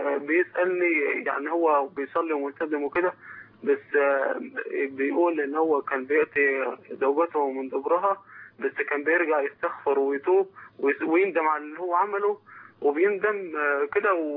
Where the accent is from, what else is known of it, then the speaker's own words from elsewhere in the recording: Egypt; now in Jordan; أنا مصري بس شغال في الأردن.